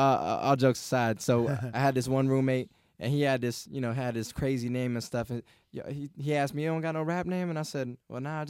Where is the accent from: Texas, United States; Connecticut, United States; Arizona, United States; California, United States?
Connecticut, United States; Bridgeport; now in Atlanta, United States; Bridgeport.